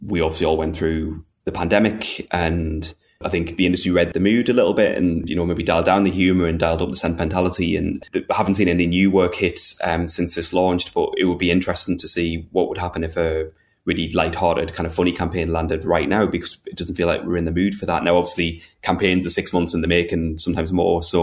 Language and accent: English; England, United Kingdom; now in Ireland; as an English person living in Ireland, I've always been slightly jealous of how patriotism works in Ireland.